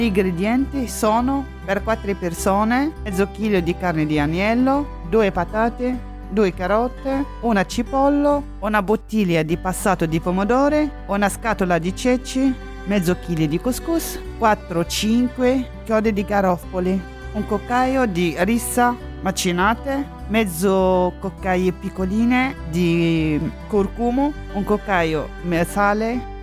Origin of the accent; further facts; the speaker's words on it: Tunisia; Italian is a second language; Quando cucino queste piatte, io mi sento, non sono fuori dal mio paese, perché ho una tradizione. Se tu vai a una casa a Tunisi, è difficile per trovare gente che non fanno couscous.